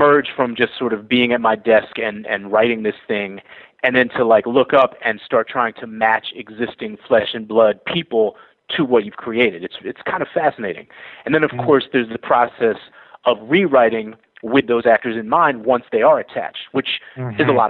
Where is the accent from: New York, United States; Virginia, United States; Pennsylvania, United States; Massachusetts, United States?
Massachusetts, United States; Boston; Growing up in Boston in the 80s and the early 90s, that was really the soundtrack to my life